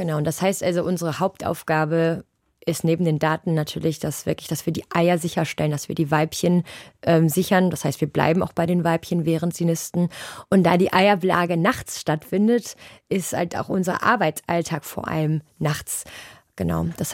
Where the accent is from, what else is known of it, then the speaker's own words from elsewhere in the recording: Germany; Deutsche sind sehr direkt. Ich glaube, ich bin auch nochmal als Deutsche noch direkter als andere Menschen.